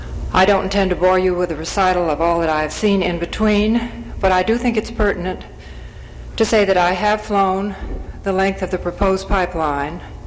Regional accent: San Francisco, California, United States; I come from San Francisco, California. My occupation is that of a housewife, and I'm the mother of four children.

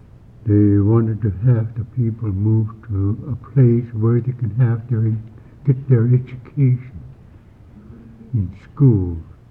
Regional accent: Saxby, Alaska, United States; Born and raised in Saxby.

